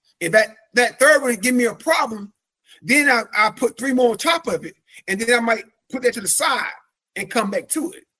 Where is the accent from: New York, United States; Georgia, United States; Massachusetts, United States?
Georgia, United States; Atlanta; I was raised in Atlanta, Georgia.